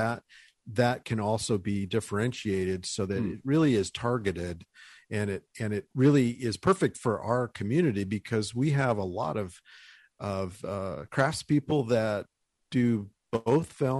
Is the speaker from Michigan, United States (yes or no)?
no; Texas, United States; now in El Paso, United States; I grew up in West Texas, out in the South Plains, and have really enjoyed moving to El Paso.